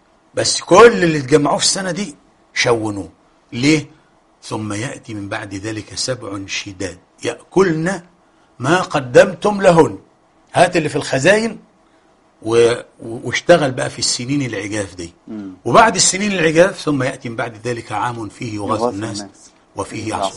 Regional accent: Egypt; وغير ذلك يعني حاجة بقى أنا بقولها لأهلي أهل مصر.

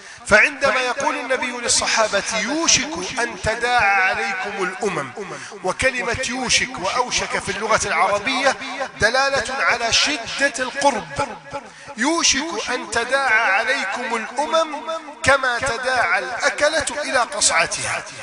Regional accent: Egypt; بلدنا مصر

